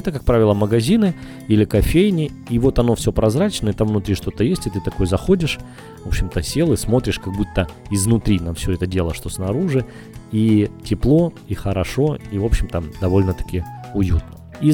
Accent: Kyiv, Ukraine; Мы говорим, мы из Украины, из Киева.

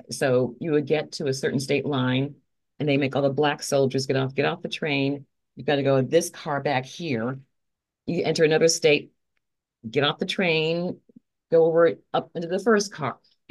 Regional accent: the South, United States; now in Bridgeport, United States; growing up in the South and then coming north and all the buildings, and it's just not as, wasn't as pretty.

